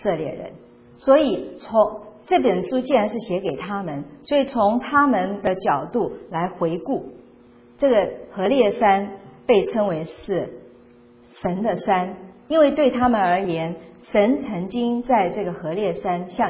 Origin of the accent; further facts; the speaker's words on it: China; 这个在我们中国人当中，我们发现很多时候我们很多人也是同样有两个名字